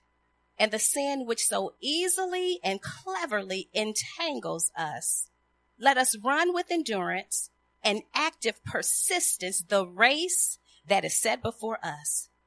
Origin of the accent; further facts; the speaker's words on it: Chicago, Illinois, United States; I grew up in Chicago, and from a young child, I took the city buses.